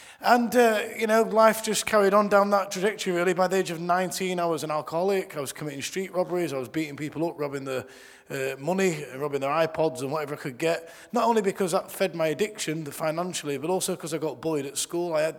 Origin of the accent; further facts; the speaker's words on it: Doncaster, Yorkshire and the Humber, United Kingdom; now in Oxford, United Kingdom; I grew up in Doncaster and got bullied at school.